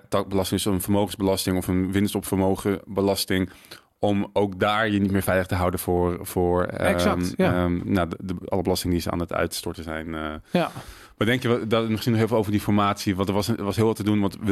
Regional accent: Baarn, Utrecht, Netherlands; Ik kom uit Baarn en ik woonde en ik werkte heel lang in Amsterdam, ook nog in Baarn woonde.

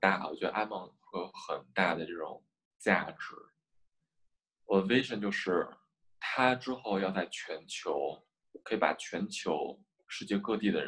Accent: Beijing, China; 我是在北京，从小在北京长大，

